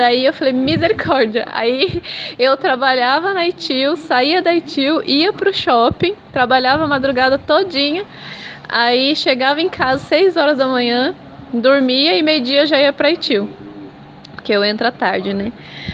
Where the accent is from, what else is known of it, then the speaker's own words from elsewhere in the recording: Senhor do Bonfim, Bahia, Brazil; born there; also born or lived in Pindamonhangaba / São Bernardo; now in São Paulo, Brazil; eu sou nascida na Bahia, né? Senhor do Bonfim, Bahia. Aí de lá fui para Pindamonhangaba, de Pindamonhangaba para São Bernardo e de São Bernardo para São Paulo.